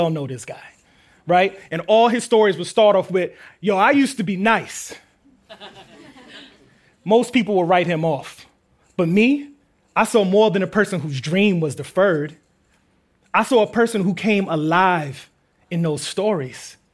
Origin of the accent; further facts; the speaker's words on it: Queens, New York, United States; What can I say? We're from Queens.